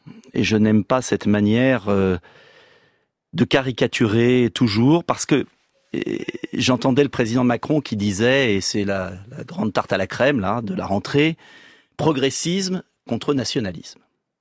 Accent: France; je suis français, je suis gaulliste, je suis un gaulliste social

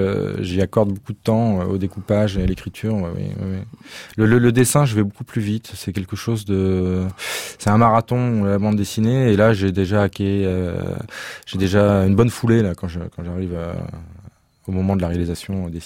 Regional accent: Hauts-de-France, France; now in Paris, France; Je suis du Nord de la France, je suis du Pas-de-Calais, ouais. Mais bon, ça fait 20 ans que j'habite Paris maintenant, je me considère comme parisien quand même.

